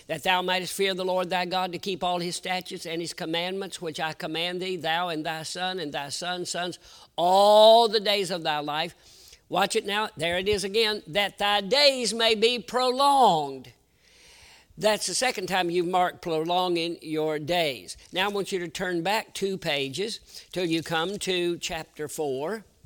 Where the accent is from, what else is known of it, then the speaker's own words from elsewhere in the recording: North Carolina, United States; born there; now in Iowa, United States; I was born in North Carolina, somewhat south, not quite as far south as Texas, but I was born in a nice climate.